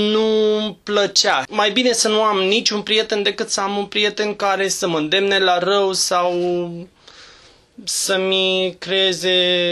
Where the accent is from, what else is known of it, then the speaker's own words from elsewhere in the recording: Prahova, Romania; also born or lived in Ploiești; Sunt născut în Prahova, în Ploiești. Am copilărit undeva în munte până pe la vârsta de 18 ani aproape.